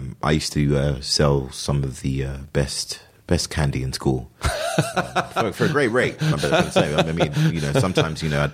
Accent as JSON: {"language": "English", "region": "London", "country": "United Kingdom", "tie": "born or raised there", "said": "No, I mean, I was born and raised in London."}